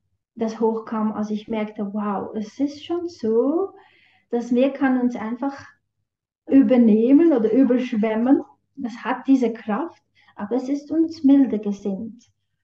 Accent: Central Switzerland, Switzerland; so ein bisschen wie der Föhn bei uns in der Zentralschweiz

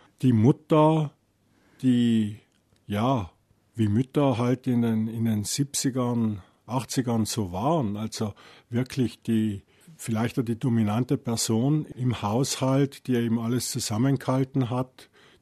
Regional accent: Trentino-Alto Adige, Italy; ich bin 54 Jahre alt, ich komme aus Südtirol

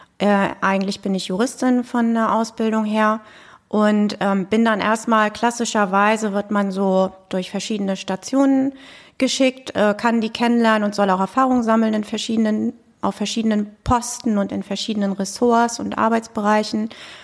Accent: Kiel, Schleswig-Holstein, Germany; moved away as an adult; now in Hanover, Germany; Nee, ich bin eigentlich aus Schleswig-Holstein, aus Kiel und bin dann hier in den öffentlichen Dienst eingetreten vor langer Zeit. Und das war der Grund, nach Hannover zu ziehen damals.

